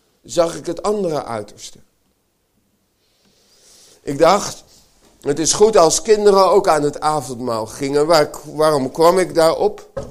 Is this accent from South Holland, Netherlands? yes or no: yes; Delft, South Holland, Netherlands; ik ben geboren en groot geworden in Delft.